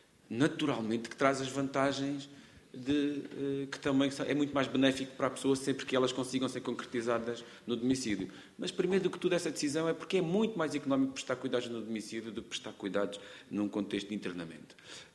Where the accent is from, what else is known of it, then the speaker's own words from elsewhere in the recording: Alentejo, Portugal; accent: Alentejo; olha, vê-se logo que sou alentejano, não é? Pela minha voz, não se ouve, vê-se.